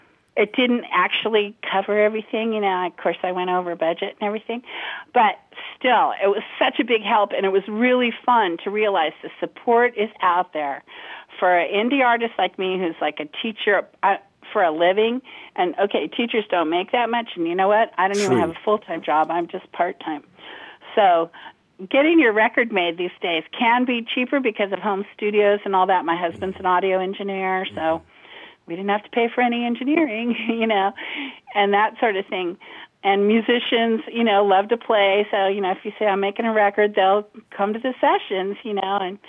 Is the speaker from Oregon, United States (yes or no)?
no; Fresno, California, United States; about the highway between my hometown, basically, of Fresno, California, and Sacramento.